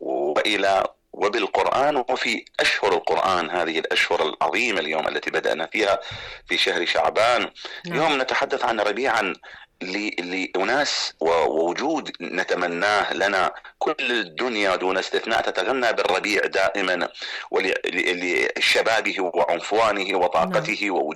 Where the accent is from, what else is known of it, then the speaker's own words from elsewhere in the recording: Iraq; انا اتحدث يعني كعراقي